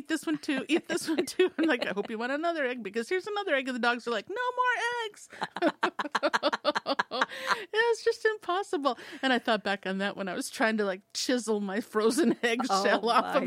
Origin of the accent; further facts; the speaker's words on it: United States; as an American, my expectation when I cut into something that looks like banana bread